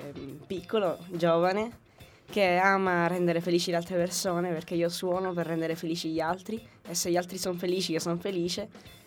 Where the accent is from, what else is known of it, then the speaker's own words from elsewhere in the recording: Sicily, Italy; un tour in giro per la mia terra, la Sicilia, e magari arrivare anche oltre la Sicilia e magari anche oltre l'Italia